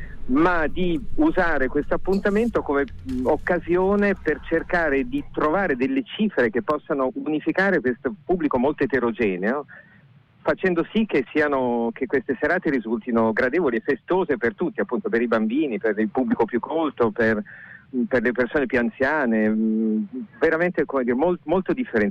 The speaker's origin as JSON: {"language": "Italian", "region": "Piedmont", "country": "Italy", "said": "Da 30 anni, ma sono non sono nato qui. Sono piemontese."}